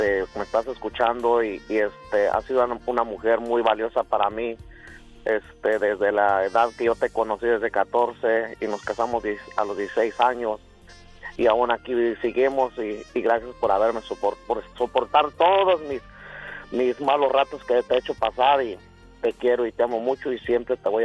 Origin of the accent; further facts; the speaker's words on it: Michoacán, Mexico; nos casamos muy chamacos y pues las circunstancias, nosotros somos del estado de Michoacán